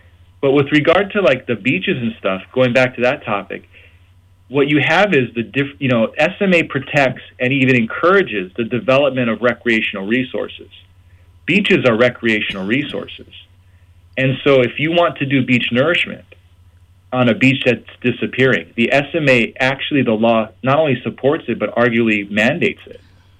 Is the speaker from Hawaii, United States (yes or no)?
yes; Hawaii, United States; So I'd say, personally, as a Hawaiian, we should still be able to do that.